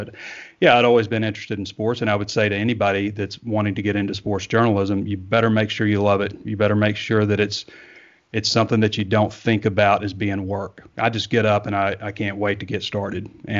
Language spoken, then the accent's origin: English; Sheridan, Arkansas, United States; also born or lived in North Little Rock; I grew up in Arkansas. My family is originally from Georgia, but I've been in Arkansas since I was 7 years old. Moved to North Little Rock at age 7, and then moved to Sheridan at age 12. which I would call my hometown, Sheridan.